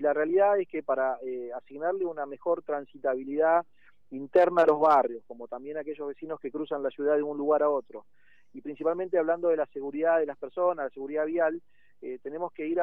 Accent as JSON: {"language": "Spanish", "region": "Neuquén", "country": "Argentina", "said": "acá estamos cerca de Chacra, pero bueno, somos neuquinos, somos patagónicos"}